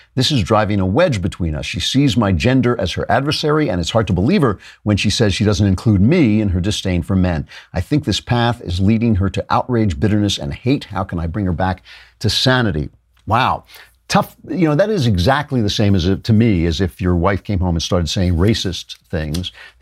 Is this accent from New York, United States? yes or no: yes; New York, United States; I'm from New York. Some of the ways he talks are just very familiar to me.